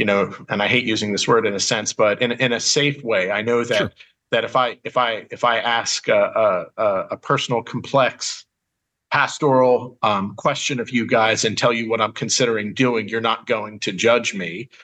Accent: Philadelphia, Pennsylvania, United States; also born or lived in Hawaii / Seattle; now in West Palm Beach, United States; I serve in West Palm Beach, Florida. I'm not from here. I'm from Philadelphia. I've lived, as you guys know, pastored in Hawaii before here, and then Pennsylvania before that, Seattle before that.

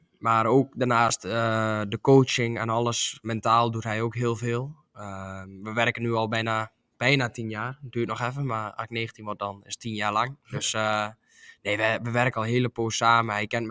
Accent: Netherlands; Natuurlijk, omdat je als Nederlander, je krijgt heel veel aandacht ervoor natuurlijk. Als je op Assen komt natuurlijk.

